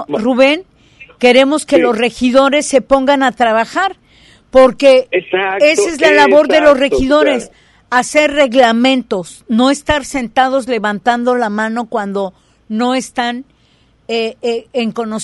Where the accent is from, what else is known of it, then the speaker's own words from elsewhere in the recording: Ciudad Juárez, Chihuahua, Mexico; also born or lived in Mexico City; yo vengo de la frontera, yo vengo de Chihuahua, de Ciudad Juárez. Estuve viviendo mucho tiempo en México, pero vengo de la frontera. En la Ciudad de México yo estudié, trabajé, pero me fui y me regresé a Juárez.